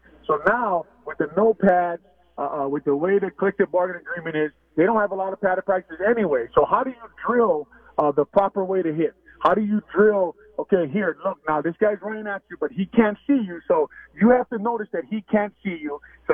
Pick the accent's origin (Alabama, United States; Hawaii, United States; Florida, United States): Hawaii, United States; now in Chicago, United States; I was here from 98 to 2011, and obviously I'm on the radio, so I haven't left. I'm from Hawaii.